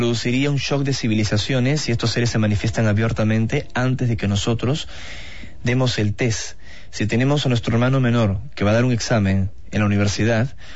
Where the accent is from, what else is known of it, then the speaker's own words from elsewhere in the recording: Peru; en el Titicaca o en el Cusco, en mi país, en el Perú